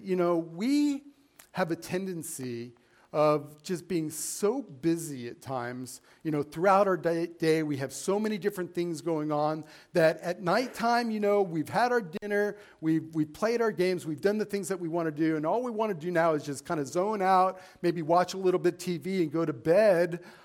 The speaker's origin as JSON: {"language": "English", "town": "Las Vegas", "region": "Nevada", "country": "United States", "tie": "born or raised there", "said": "like growing up in Las Vegas, when you go out in your backyard at night, you look up and all you really see is the reflection of the Las Vegas Strip."}